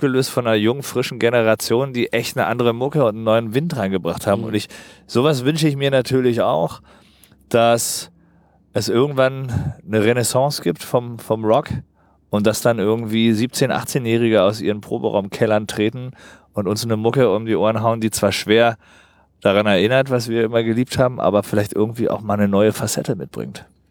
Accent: Berlin, Germany; Geboren bin ich in Pankow. Die ersten zwei Lebensjahre waren in Pankow, in der Florastraße. Aber seit ich 2-3 bin, wohne ich halt im Prenzlauer Berg.

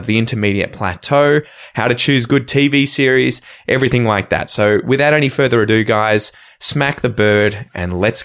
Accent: Australia; born or raised there

